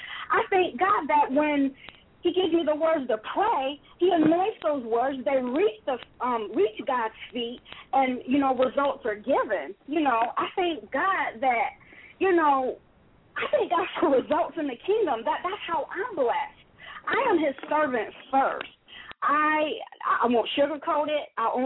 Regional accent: Michigan, United States; I was born and raised in Michigan, and life ended up to where I ended up here in North Carolina.

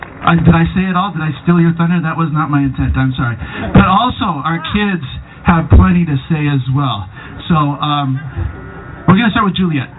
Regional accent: Mexico City, Mexico; English is a second language; But I grew up in Mexico City, and obviously with a strong Catholic influence and very conservative.

